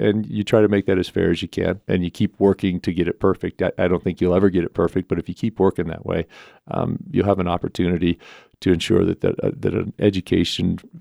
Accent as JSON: {"language": "English", "town": "Pinedale", "region": "Wyoming", "country": "United States", "tie": "born or raised there", "said": "if it's a smaller place like where I grew up in Pinedale"}